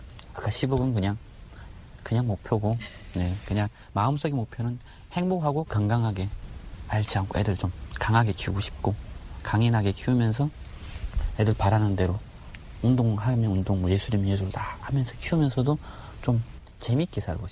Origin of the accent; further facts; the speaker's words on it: Hamgyong, North Korea; now in South Korea; 저는 함경도입니다.